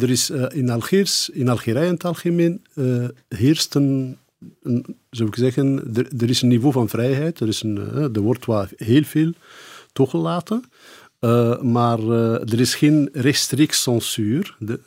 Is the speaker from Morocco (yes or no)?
yes; Morocco; Ik zelf persoonlijk, ik kom uit het noorden van Marokko